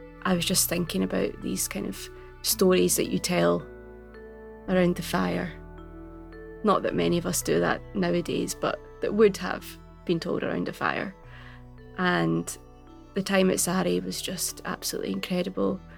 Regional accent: Glasgow, Scotland, United Kingdom; I am a writer from Glasgow, writing in both Gaelic and English.

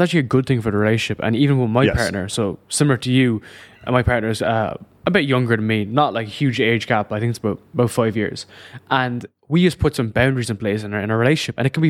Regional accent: Ireland; I'm originally from Ireland

